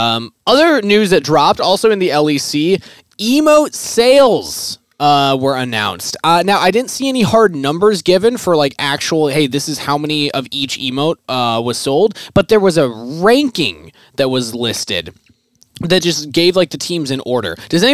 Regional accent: Minnesota, United States; I will be traveling back home to my home state of Minnesota

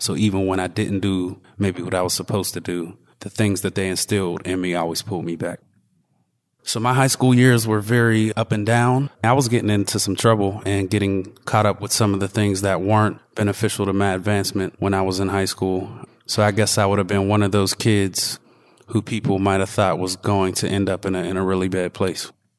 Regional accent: Wilkinsburg, Pennsylvania, United States; I grew up right here in Wilkinsburg on North Avenue, right behind the high school, and I lived here till I was about 15.

